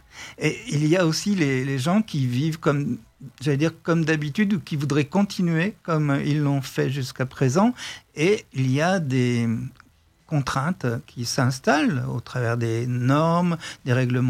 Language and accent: French; France; j'ai retrouvé presque les mêmes problématiques que mon enfance ici en France